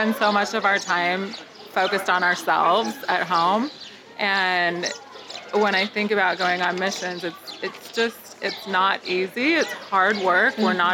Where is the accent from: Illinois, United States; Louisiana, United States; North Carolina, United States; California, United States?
California, United States; San Diego; I do electronic medical records and I'm from San Diego, California.